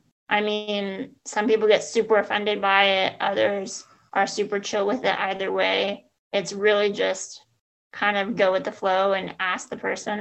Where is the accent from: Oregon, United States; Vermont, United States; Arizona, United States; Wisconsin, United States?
Arizona, United States; Phoenix; I'm also from Phoenix, Arizona